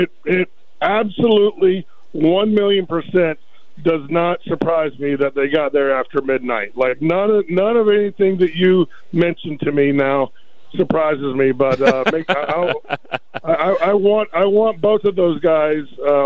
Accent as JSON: {"language": "English", "town": "Richmond", "region": "Virginia", "country": "United States", "said": "I'm from Richmond, Virginia."}